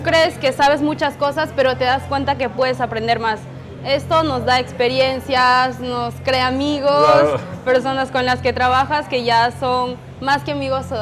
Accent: Cusco, Peru; Yo soy de Cusco.

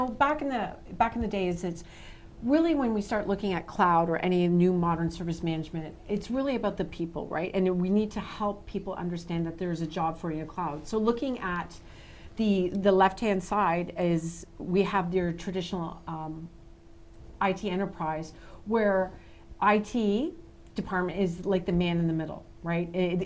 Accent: Canada; I'm from Canada

